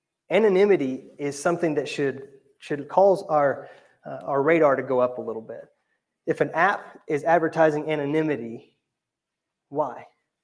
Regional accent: United States; I'm an American. I love privacy, right?

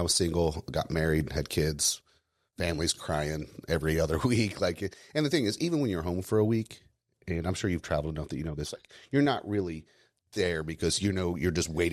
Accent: Indiana, United States; I grew up here in Indiana.

